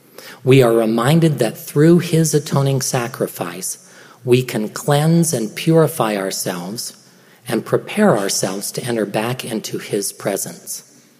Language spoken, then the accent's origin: English; Perry, Utah, United States; I grew up in Perry, Utah. The state in which I grew up had a dairy farm and fruit orchards